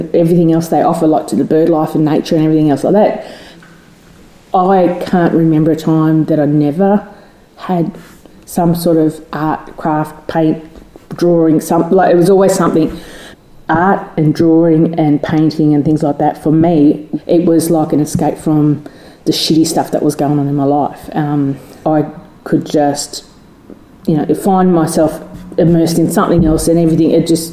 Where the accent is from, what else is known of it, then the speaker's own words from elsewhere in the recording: Canamble, New South Wales, Australia; I wasn't born in Canamble, I was born in Sydney, but I was raised from a baby in Canamble.